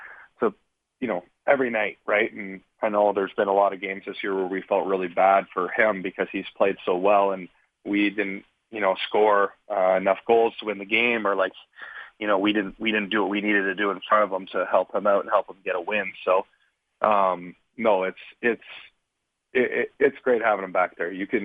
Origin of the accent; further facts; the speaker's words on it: Ontario, Canada; I'm from Ontario. I'm so close to here